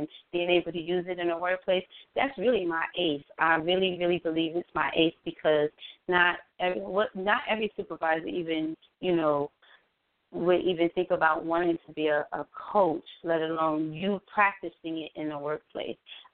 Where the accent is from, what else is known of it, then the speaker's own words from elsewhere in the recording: New Jersey, United States; now in Chicago, United States; Well, Harold's, as I said, I'm a transplant. I'm from Jersey. So I've never even heard of Harold's until I moved to Chicago.